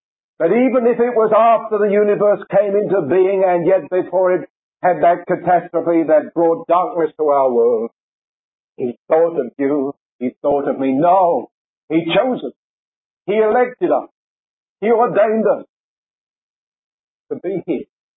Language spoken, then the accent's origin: English; London, United Kingdom; I'm not a country boy by birth. I was born in London and lived in London for the most part of my life.